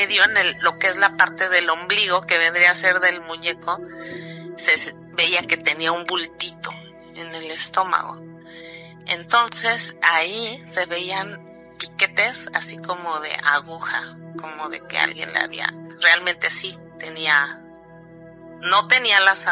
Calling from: Germany

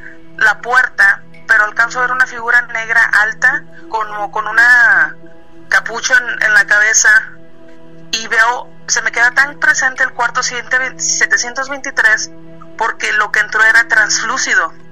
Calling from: San Antonio, Texas, United States; Muy buenas noches. … de San Antonio, Texas.

